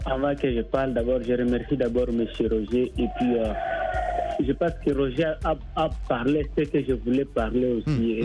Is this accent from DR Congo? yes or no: yes; DR Congo; je suis congolais, j'aime notre pays